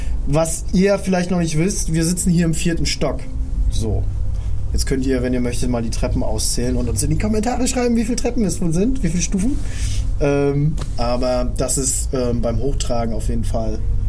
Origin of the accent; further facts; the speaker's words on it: Greifswald, Mecklenburg-Vorpommern, Germany; ich komme ja aus Greifswald